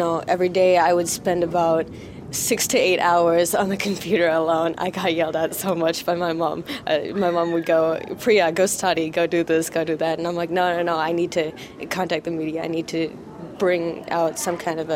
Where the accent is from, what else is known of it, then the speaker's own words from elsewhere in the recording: United States; I'm an American, and I hope that the U.S. government can step in and do something about it.